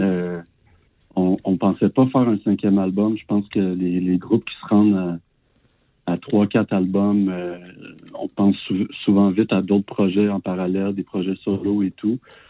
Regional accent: Victoriaville, Quebec, Canada; now in Montreal, Canada; moi et Marc-Antoine au drum, on vient tous les deux de Victo.

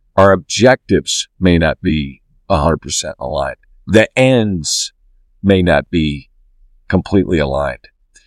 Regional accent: United States; And we as an American military, as an American people, we don't want to go alone.

